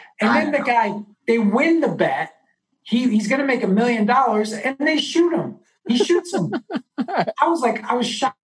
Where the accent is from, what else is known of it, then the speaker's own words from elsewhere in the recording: New York, United States; I grew up on Long Island. I grew up, you know, I had Jewish friends.